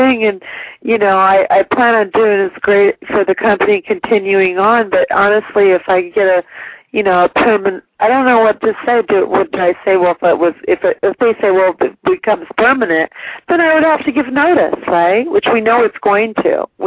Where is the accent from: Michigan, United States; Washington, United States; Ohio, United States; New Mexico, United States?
Washington, United States; Seattle; Well, I'm a native from Washington, from Seattle, but I live in California. I live in the Los Angeles area now.